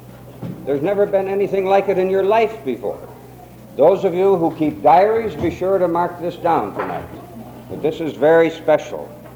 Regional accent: Minnesota, United States; I'm from Minnesota. Minnesota is the northernmost part of the United States.

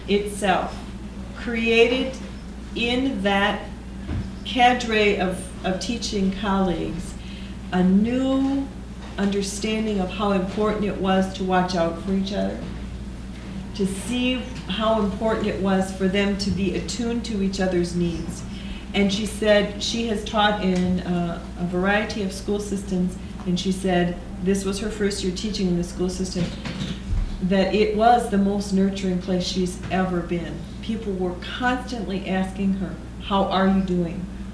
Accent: Mankato, Minnesota, United States; who is a teacher in my hometown of Mankato, Minnesota.

